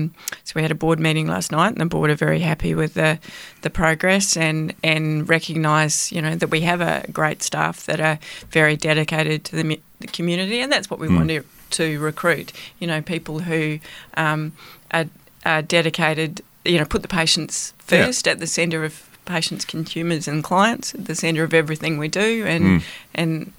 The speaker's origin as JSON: {"language": "English", "country": "New Zealand", "tie": "born or raised there", "moved": "yes", "lives_now": "Apollo Bay, Australia", "said": "I grew up in New Zealand, so driving windy roads, you know, is something that I'm used"}